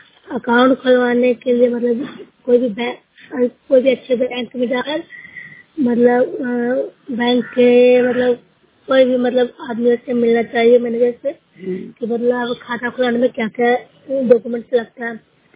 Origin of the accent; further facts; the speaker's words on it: Bihar, India; ग्राम बारह का यामा, जिला नालंदा की निवासी हूँ।